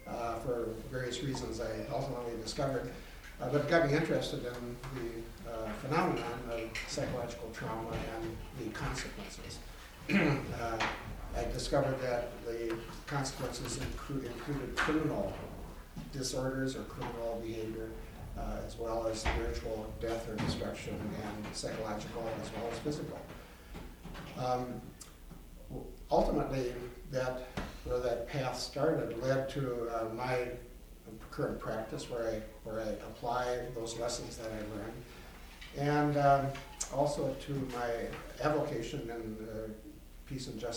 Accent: Duluth, Minnesota, United States; I'm also a family physician. I'm from Duluth, Minnesota.

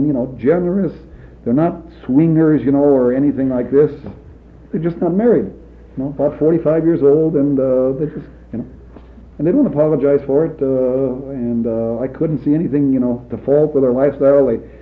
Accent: Minnesota, United States; And since I come from Minnesota, we're the home of the big spender

